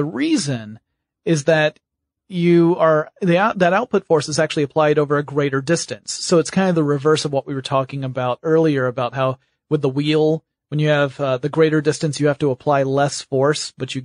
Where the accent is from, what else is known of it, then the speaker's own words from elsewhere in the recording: Georgia, United States; I'm from Georgia. That example means nothing to me.